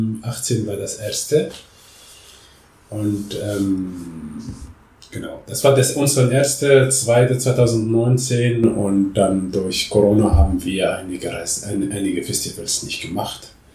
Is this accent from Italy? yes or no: no; Merzouga, Drâa-Tafilalet, Morocco; German is a second language; now in Germany; zu meiner Heimat, wo ich geboren bin, zu meiner Familie, zu meinem Dorf, zu was mein Vater gegründet 1949 heißt, das Dorf Merzouga.